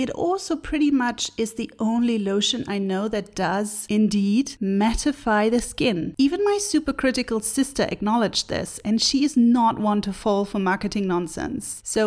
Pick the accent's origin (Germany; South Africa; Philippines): Germany; Quite interesting, since I'm from Germany myself, and I like the idea of a marriage of German reliability and Korean innovation.